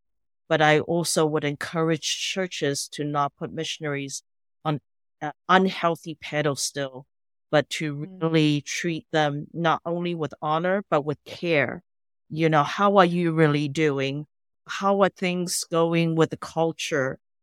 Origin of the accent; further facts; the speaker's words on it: Taiwan; And I come from Taiwan